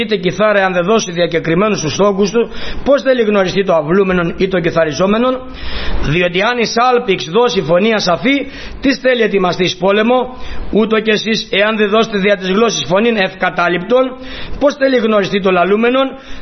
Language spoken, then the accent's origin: Greek; Greece; στην Ελλάδα ελληνικά, γιατί είμαι Έλληνες.